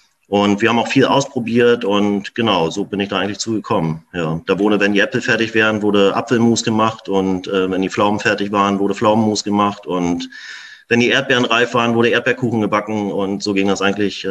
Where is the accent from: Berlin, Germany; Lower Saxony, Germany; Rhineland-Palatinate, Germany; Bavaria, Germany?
Berlin, Germany; also ich bin ja in Berlin geboren, groß geworden, zur Schule gegangen und war auch gerne Berliner lange Zeit.